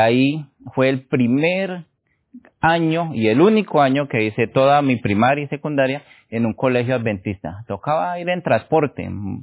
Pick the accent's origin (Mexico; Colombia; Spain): Colombia; Tunja, Boyacá; born there; Nací en Tunja. Es un municipio del departamento de Boyacá, en Colombia, para ubicarnos un poquito más o menos 3 horas de Bogotá, la capital de Colombia, tierra muy fría.